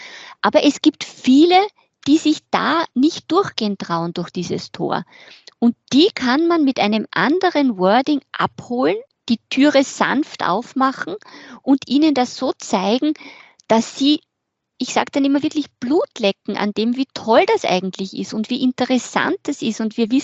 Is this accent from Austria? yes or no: yes; Carinthia, Austria; Ich bin in Kärnten groß geworden, in ein neusprachliches Gymnasium gegangen. Mit 18 war ich dann ein Jahr in Paris